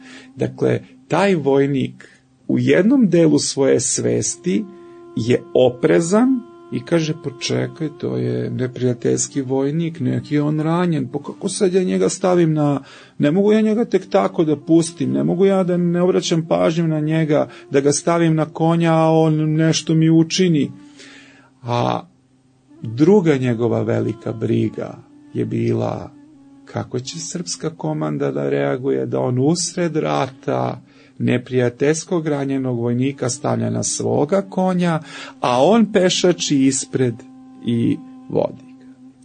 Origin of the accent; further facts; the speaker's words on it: Ruma, Vojvodina, Serbia; Vi znate da sam ja rodom iz Srema.